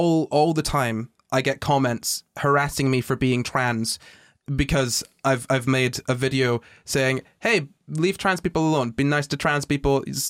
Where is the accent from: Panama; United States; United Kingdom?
United Kingdom; Scotland; I'm Scottish.